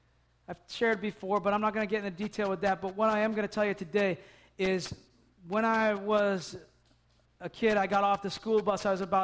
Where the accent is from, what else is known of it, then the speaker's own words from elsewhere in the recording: New England, United States; We're in New England, Colby, leave me alone. I grew up in New England.